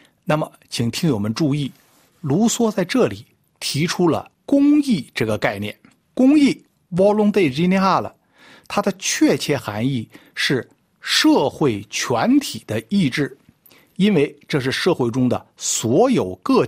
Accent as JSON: {"language": "Chinese", "country": "China", "said": "像我们中国人总爱说一句话，宁做太平犬不做乱世人"}